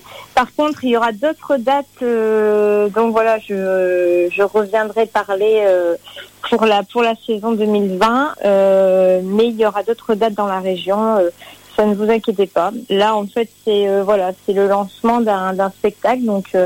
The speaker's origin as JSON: {"language": "French", "town": "Boulogne-sur-Mer", "region": "Hauts-de-France", "country": "France", "tie": "born or raised there", "said": "parce que je suis originaire de Boulogne-sur-Mer."}